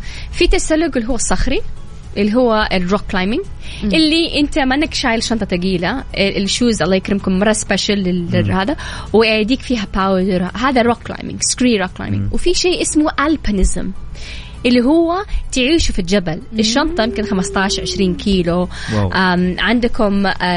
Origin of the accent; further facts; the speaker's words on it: Jeddah, Makkah Province, Saudi Arabia; انا من هنا من جده، من حي الروضه.